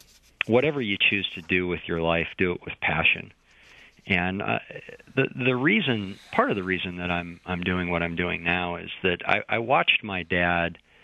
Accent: Bismarck, North Dakota, United States; Well, I, as you mentioned, I grew up in Bismarck, North Dakota.

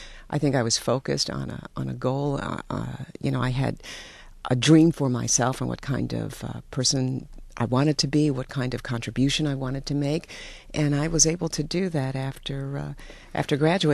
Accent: Detroit, Michigan, United States; I grew up in Detroit, and my mother's father moved here in the 40s from the East Coast, from Atlantic City, and brought his seven children and my grandma.

